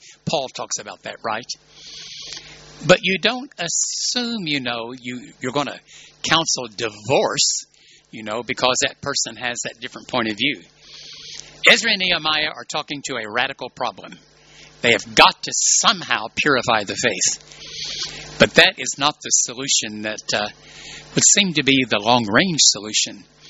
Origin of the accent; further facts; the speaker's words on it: Birmingham, Alabama, United States; We're from Birmingham, Alabama. We know stories where they threw stones at black people we know.